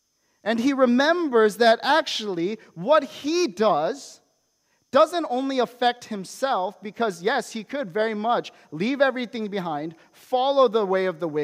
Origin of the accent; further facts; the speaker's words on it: United States; I know I was born in the States, and so I grew up with the Western mentality, opposed to, you know, my Korean heritage and everything like that.